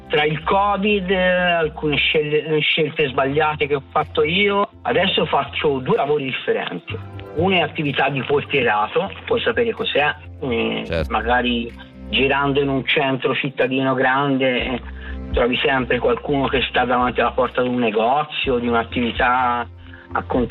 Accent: Livorno, Tuscany, Italy; Sì, io sono livornese.

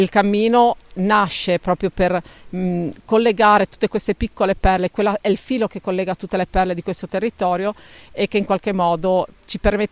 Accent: Spilimbergo, Friuli-Venezia Giulia, Italy; Io poi sono di Spilimbergo

